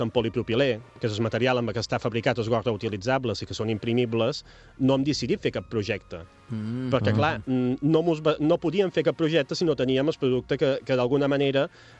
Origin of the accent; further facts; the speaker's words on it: Ciutadella, Balearic Islands, Spain; Jo som de Ciutadella